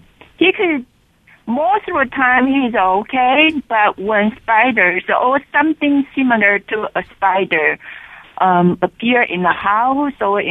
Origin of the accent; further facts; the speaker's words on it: Albany, California, United States; I'm from Albany, California.